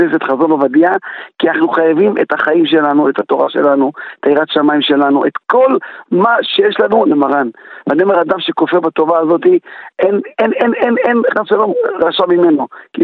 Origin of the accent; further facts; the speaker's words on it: Ma'alot-Tarshiha, Northern District, Israel; עיר כמו מעלות, שזה עיר פריפריה, שהמסורת תמיד הרגשת אותה מכל כיוון, אי אפשר להגיד שגדלנו במקום שהוא מנותק מתורה לגמרי